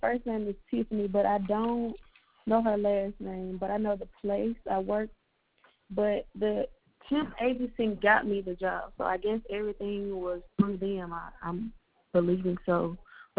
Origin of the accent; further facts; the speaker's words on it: Alabama, United States; they wanted somebody that's more experienced with the area since I was from Alabama.